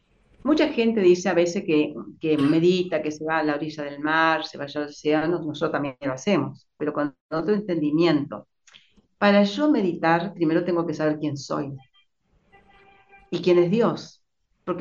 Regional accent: Salta, Argentina; nosotros éramos del interior y por lo tanto cuando vinimos a la ciudad, yo soy salteña

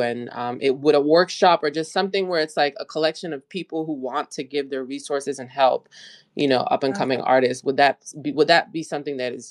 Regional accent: Nigeria; I'm also Nigerian and I go back home every year.

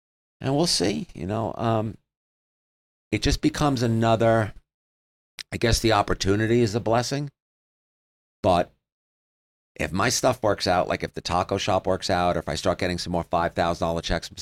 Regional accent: New York, United States; Well, I grew up in New York.

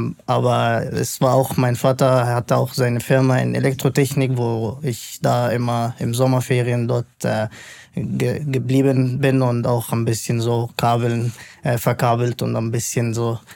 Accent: Cairo, Cairo Governorate, Egypt; German is a second language; wir sind beide aus Kairo in Ägypten

